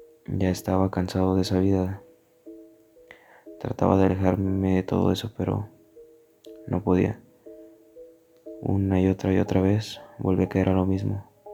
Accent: Zacatecas, Mexico; tengo 20 años, soy originario de Zacatecas. Orgullosamente soy un devoto más de la Santísima Muerte, mi niña blanca.

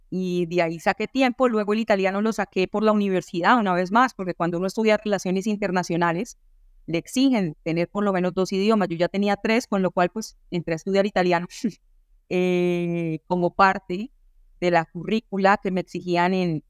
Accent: Colombia; first language Spanish; el español, pues como buena colombiana lo aprendí de nacimiento, pero el inglés también. Yo empecé a hablar inglés desde que tengo casi que uso de razón

